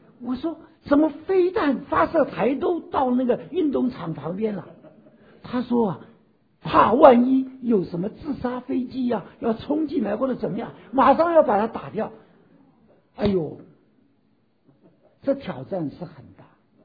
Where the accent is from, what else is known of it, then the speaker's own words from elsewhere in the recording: China; moved away; 无论我们离开我们的祖国有多久，我相信我们每一个中国人还是非常关心我们中国的一个的情况到底如何